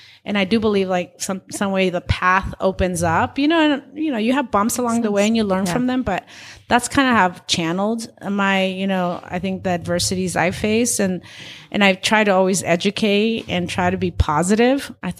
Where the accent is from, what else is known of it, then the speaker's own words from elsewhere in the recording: Mexico; because I know the language, I'm Latina, I'm from Mexico, you know, I was born there.